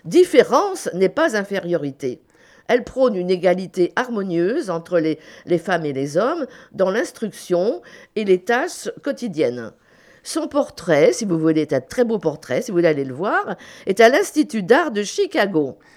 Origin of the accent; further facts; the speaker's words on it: Nantes, Pays de la Loire, France; moi, je suis née à Nantes. Donc j'ai habité toute ma jeunesse sur l'île de Nantes, dont une partie justement s'appelait Sainte-Anne, l'île Sainte-Anne.